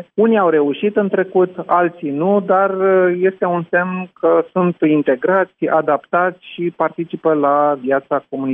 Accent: Romania; now in Belgium; să ne cunoască pe noi ca români din Belgia

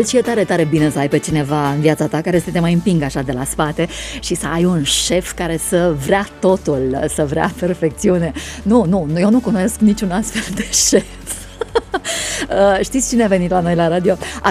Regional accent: Romania; suntem români harnici și putem, avem atâta potențial, nu?

